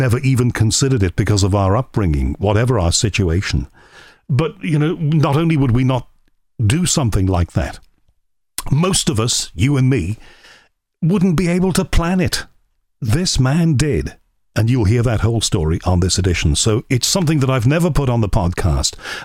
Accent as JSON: {"language": "English", "town": "Liverpool", "region": "North West England", "country": "United Kingdom", "said": "I'm from Liverpool originally, so I can remember all of the flag of convenience ships in the port of Liverpool."}